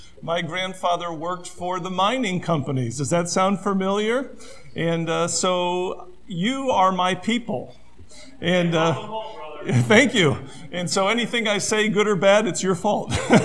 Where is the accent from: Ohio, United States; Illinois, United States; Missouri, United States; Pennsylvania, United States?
Pennsylvania, United States; Clarks Summit; I am from Clark Summit, Pennsylvania. I am from Penn's Woods. And my family is as well.